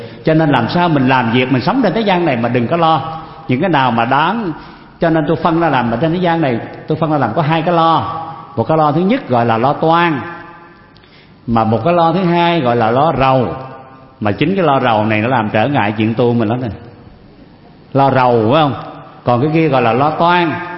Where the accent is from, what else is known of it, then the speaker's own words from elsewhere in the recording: An Giang, Vietnam; Và quý vị tiểu biết cái vùng miền Tây đó, quê tôi ở vùng Long Xuyên Châu Đốc á.